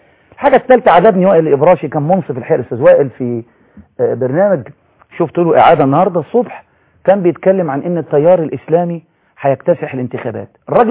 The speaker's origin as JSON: {"language": "Arabic", "country": "Egypt", "said": "ومعرفش تيار العلماني عندنا في مصر"}